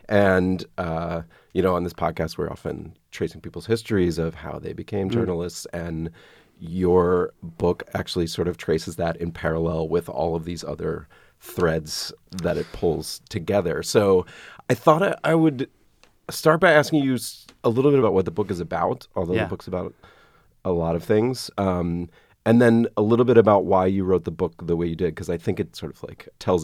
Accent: Atlanta, Georgia, United States; We share a little bit of an Atlanta connection. I grew up in Atlanta.

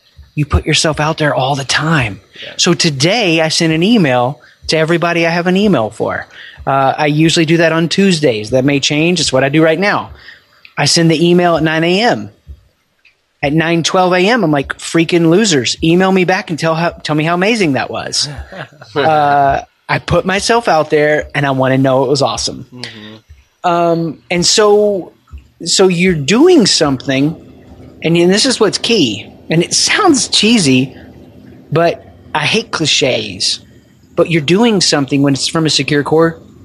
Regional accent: the South, United States; now in Columbus, United States; And so I grew up in the South. I took the sunny days for granted. I live in Columbus, Ohio.

